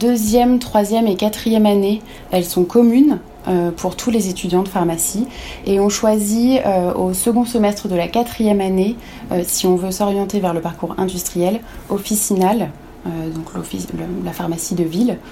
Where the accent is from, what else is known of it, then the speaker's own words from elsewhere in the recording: Bourgogne-Franche-Comté, France; j'ai 30 ans, je suis originaire de Bourgogne, donc j'aime la moutarde et les bons vins.